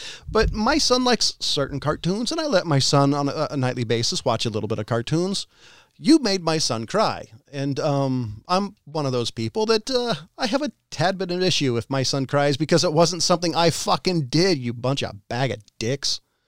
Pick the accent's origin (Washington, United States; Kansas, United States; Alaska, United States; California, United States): California, United States; We're all from Northern California, or Southern California, being for Ryan. We're all California people